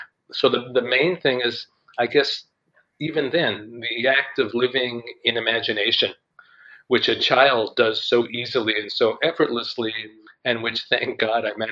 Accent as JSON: {"language": "English", "town": "Brooklyn", "region": "New York", "country": "United States", "tie": "born or raised there", "said": "I grew up in Brooklyn, and where we lived till I was 4 was an area called Williamsburg"}